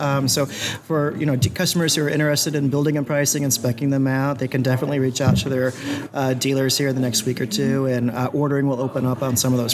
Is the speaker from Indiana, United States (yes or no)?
no; Kansas City, Missouri, United States; I grew up in Kansas City when a convention was always in Kansas City.